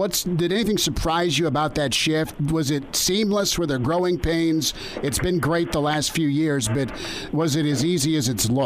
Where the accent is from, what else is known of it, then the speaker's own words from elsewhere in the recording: Lincoln, Nebraska, United States; And growing up, I grew up here in Lincoln and watching, you know, Nebraska for years, going to games for years